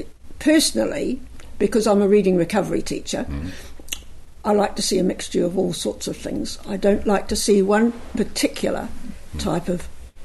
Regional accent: Palmerston North, Manawatū-Whanganui, New Zealand; born there; And lived here till I was eight.

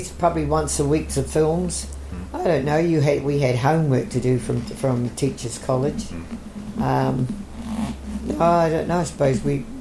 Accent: Cairns, Queensland, Australia; We're from Cairns.

